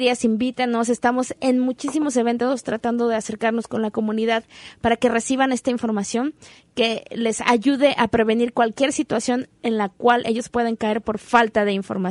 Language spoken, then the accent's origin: Spanish; Mexico; voy a entrar a mi México, yo no tengo que pagar nada porque esta es mi casa